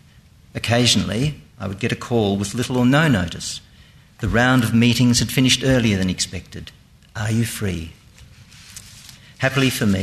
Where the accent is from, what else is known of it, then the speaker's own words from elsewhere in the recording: South Australia, Australia; born there; I was born in South Australia, and for many years I've been a self-employed antiquarian bookseller in Adelaide, with my main shop on North Terrace.